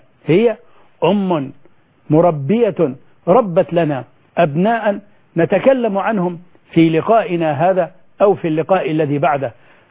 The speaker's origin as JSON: {"language": "Arabic", "country": "Egypt", "said": "بلدنا مصر"}